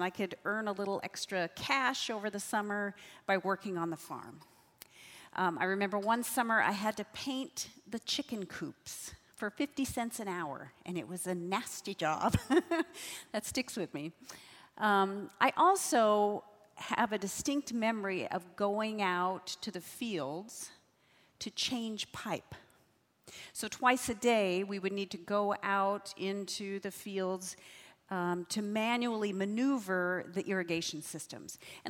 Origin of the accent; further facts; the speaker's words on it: Idaho, United States; Some of you, I think, know that I grew up in Idaho.